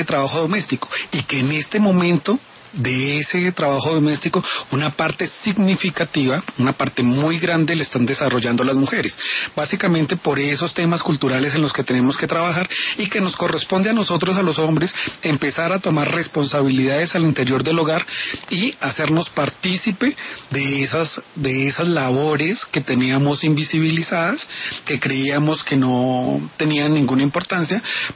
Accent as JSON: {"language": "Spanish", "country": "Colombia", "said": "esa producción que hacemos, digamos, en general como colombianos"}